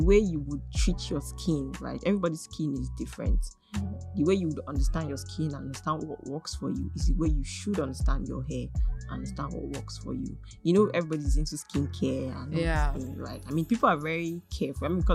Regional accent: Port Harcourt, Rivers, Nigeria; no, I didn't grow up in Lagos. I grew up in Port Harcourt.

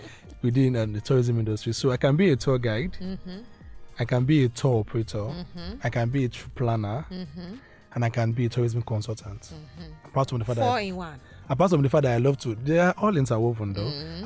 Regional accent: Badagry, Lagos, Nigeria; Yes, I'm from Badagry. I'm a typical Ogu. People call it Egun. I'm a typical Egun boy.

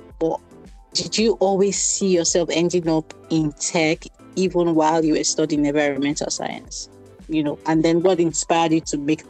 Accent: Kaduna, Kaduna State, Nigeria; I grew up in Kaduna, so so I only went to, I think my first time leaving Kaduna was when I went to university.

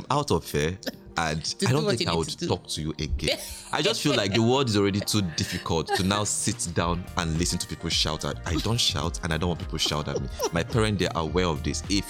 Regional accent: South East, Nigeria; Growing up in the Igbo culture. You can't say you are out of that.

